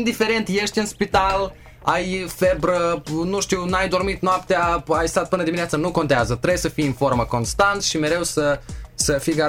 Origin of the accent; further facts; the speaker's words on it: Chișinău, Moldova; am 18 ani recent împliniți, sunt din Chișinău. Vin dintr-o familie de muzicieni